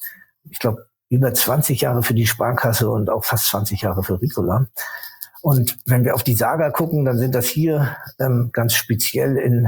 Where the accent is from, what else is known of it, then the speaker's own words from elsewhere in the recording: Rostock, Mecklenburg-Vorpommern, Germany; born there; Ich bin in Rostock geboren